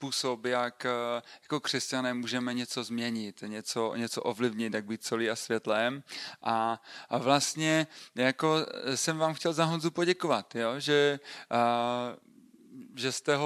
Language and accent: Czech; Ostrava, Moravian-Silesian Region, Czechia; also born or lived in Opava; now in Tábor, Czechia; Vlastně jsem Ostravák, nevím, jestli to jde slyšet z akcentu, ale už tam nebydlím, vlastně nějakou dobu jsem strávil v Opavě 8 let a teďka 2 roky jsem přestěhovaný do jižních Čech, do Tábora nebo Sezimova Ústí, které je u Tábora